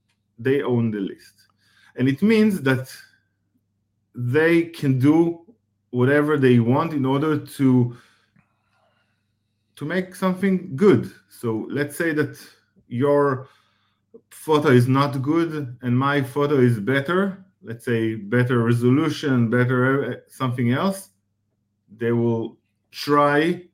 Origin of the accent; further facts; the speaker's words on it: Israel; English is a second language; You know, you mentioned I'm from Israel, very small country from the Middle East, and I'm privileged to be there